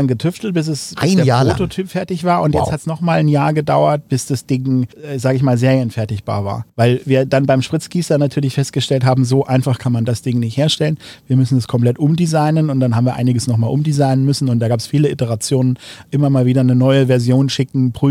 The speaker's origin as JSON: {"language": "German", "town": "Munich", "region": "Bavaria", "country": "Germany", "said": "Wir sind aus München"}